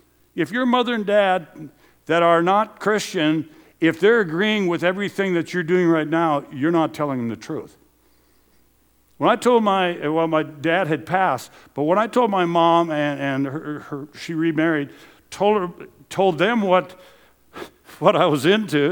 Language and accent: English; Gary, Minnesota, United States; like from Gary, Minnesota, my hometown, 250 people.